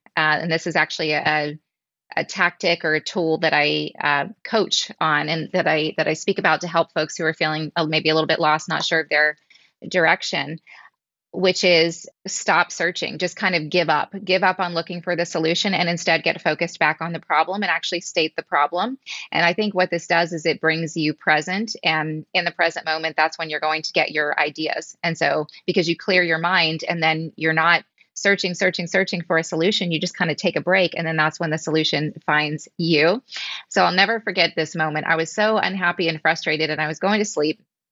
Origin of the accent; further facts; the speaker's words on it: Virginia, United States; also born or lived in Kansas City; I grew up in Virginia, a few hours, so Southern Virginia, a few hours south of DC. And I would say mainly in Virginia, but also outside of Kansas City.